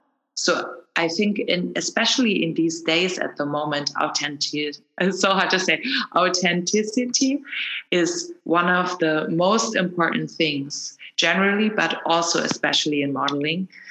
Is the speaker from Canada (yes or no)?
no; Germany; The next one is an episode in German because I'm from Germany and have quite a lot of German listeners